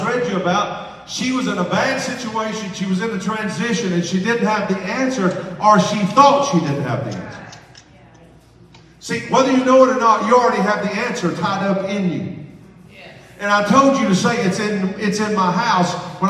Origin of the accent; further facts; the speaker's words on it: Tennessee, United States; I'm from Tennessee, so we got Target, J.C. Penney.